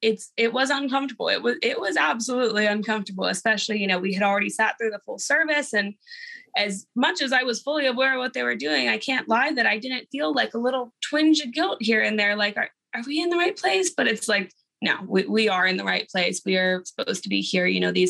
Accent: Houston, Texas, United States; also born or lived in Austin; I am 21 years old. I'm from Austin, Texas, born and raised in Houston.

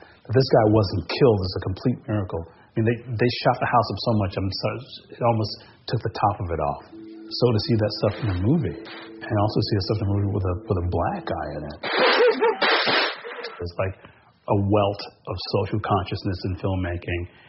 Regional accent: Detroit, Michigan, United States; I grew up in Detroit in 1967.

